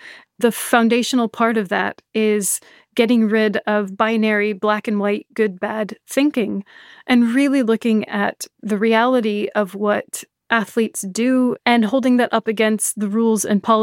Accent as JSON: {"language": "English", "country": "United States", "lives_now": "Edinburgh, United Kingdom", "said": "I am American, yes."}